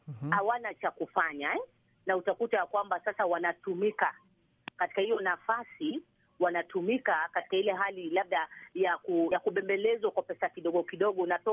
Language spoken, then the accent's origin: Swahili; Kenya; mimi binafsi kama Mkenya na as a youth